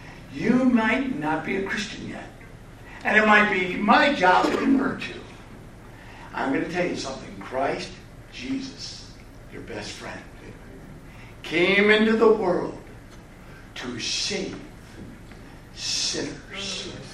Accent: Vassar, Michigan, United States; I'm from Vassar, Michigan. Talk about Podunk. Matter of fact, Millington, Michigan is about 7 miles away.

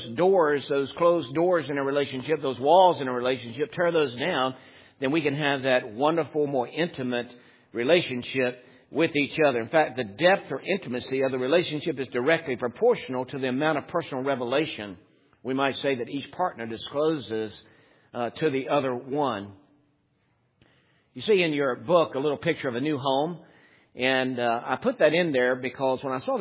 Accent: Lynchburg, Virginia, United States; I'm from Lynchburg, Virginia, and I used to say naked.

